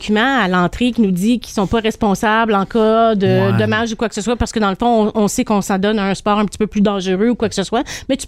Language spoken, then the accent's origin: French; Buckingham, Quebec, Canada; Ah, mais je suis à Buckingham, moi. Je suis de ce coin-là.